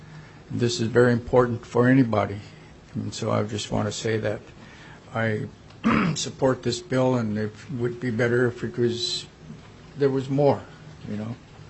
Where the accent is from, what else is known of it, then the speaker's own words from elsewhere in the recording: Juneau, Alaska, United States; I'm born and raised in Juneau, Alaska. And I come from a family who are educators.